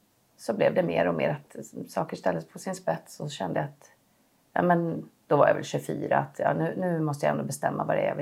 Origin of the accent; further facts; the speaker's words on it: Gothenburg, Västra Götaland County, Sweden; Jag kommer från Göteborg. Jag har en mamma som kom från Bulgarien från början, men jag har vuxit upp i Sverige med en svensk pappa, men jag är tvåspråkig.